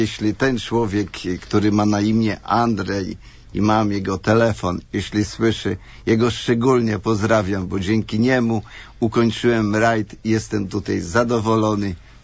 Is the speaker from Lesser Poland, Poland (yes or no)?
no; Michałów-Reginów, Masovian Voivodeship, Poland; Pochodzę z Michałowa Reginowa, jest to oddalone o 20 km od Warszawy, osada.